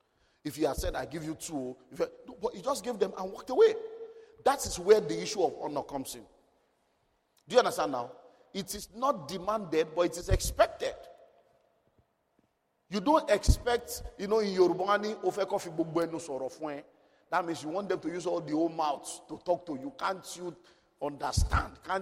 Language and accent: English; Nigeria; As a Nigerian, you know it's no more document he's looking for.